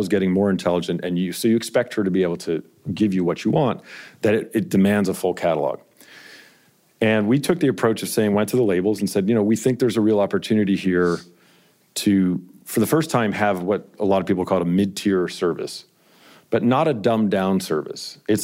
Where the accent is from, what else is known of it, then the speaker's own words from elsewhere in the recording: New Jersey, United States; also born or lived in Houston, United States; I was born in New Jersey, grew up overseas and in New Jersey until I was 12, and then moved to Houston, Texas. My parents are immigrants from Belgium, and so I spent a lot of time in Europe.